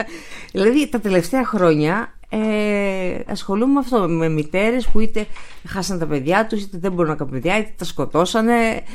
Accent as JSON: {"language": "Greek", "town": "Athens", "region": "Attica", "country": "Greece", "tie": "born there", "said": "Γεννήθηκα στην Αθήνα. Ο πατέρας μου από τη μεριά ήταν πρόσφυγης από τη Μικρά Ασία, από τη Σμύρνη, από τα Βουρλά. Η μητέρα μου από την Πελοπόννησο, έχει ρίζες από Μάνη"}